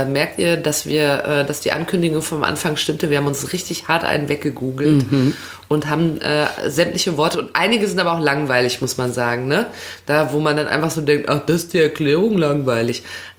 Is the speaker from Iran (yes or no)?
no; North Rhine-Westphalia, Germany; born there; ich komme ja gebürtig aus dem Ruhrgebiet, und da war Foot immer der Hintern.